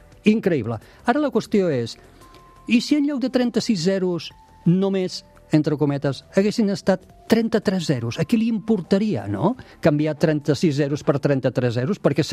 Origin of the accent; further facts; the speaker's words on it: Tarragona, Catalonia, Spain; jo sóc de Tarragona, però vaig agafar Barcelona per fer la comparativa